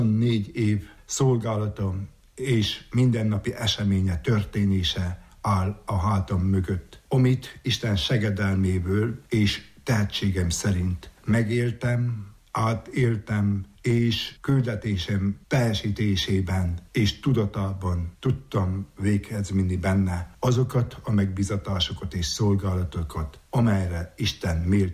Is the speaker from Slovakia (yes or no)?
no; Szárazajta, Covasna, Romania; also born or lived in Sfântu Gheorghe; a szomszédos Szárazajta Márti faluba születtem, és elemi iskoláim után a Sepsiszentgyörgyi Székely Mikó kollégiumban végeztem és érettségiztem